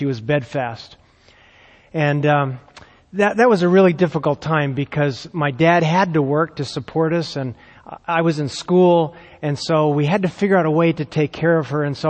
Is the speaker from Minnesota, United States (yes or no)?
no; Scottsdale, Arizona, United States; I grew up here in Arizona, actually in Scottsdale, when it was a little town up in the Phoenix area.